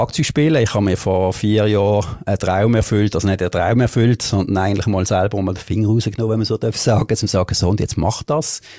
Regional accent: Basel, Basel-Stadt, Switzerland; Also ich bin mal ursprünglich in der Gundeli-Klicke aufgewachsen, wenn ich alles in Gundeli gemacht habe.

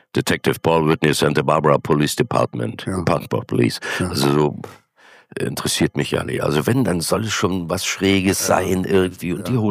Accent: Görlitz, Saxony, Germany; born there; accent: Silesian dialect; den schlesischen Dialekt durfte ich machen, weil ich ja gebürtiger Görlitzer bin und meine Mutti und mein Papa sind ja Schlesier. Und dann habe ich eben den Felix mit dem Original Görlitzer Dialekt gemacht.

